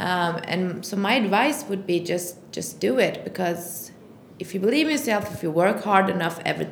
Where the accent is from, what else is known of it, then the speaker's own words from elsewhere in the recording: Sweden; I grew up in Sweden, but in my passport it says I'm Persian, and I managed to come here, get my visa